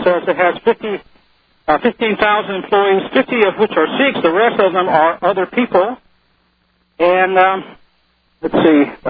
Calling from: Tucson, Arizona, United States; Tucson, Arizona.

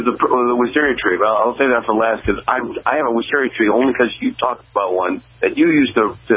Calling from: Manchester, New Hampshire, United States; I'm calling from Manchester.

